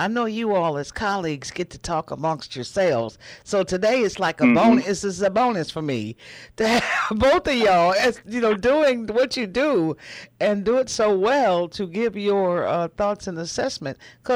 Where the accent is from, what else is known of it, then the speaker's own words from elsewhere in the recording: Kansas, United States; Now, I'm from Kansas, and you know we call it Arkansas.